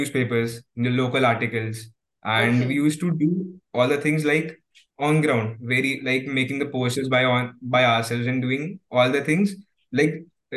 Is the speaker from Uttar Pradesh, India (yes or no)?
yes; Agra, Uttar Pradesh, India; was to shift again to Agra because I'm doing BCom. So my parents wanted me to just do BCom from my hometown only